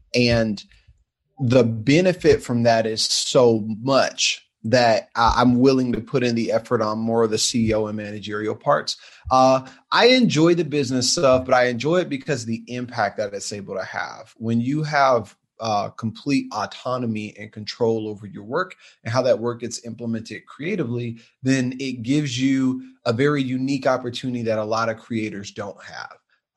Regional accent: Atlanta, Georgia, United States; I am based in Atlanta, Georgia. Atlanta's where I'm hanging my hat right now. Born and raised here.

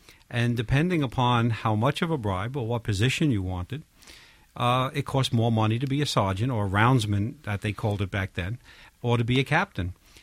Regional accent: Brooklyn, New York, United States; Well, in growing up in Bushwick back in the 1950s was a wonderful time. It really was. We were a conglomerate of people. We were a diverse group.

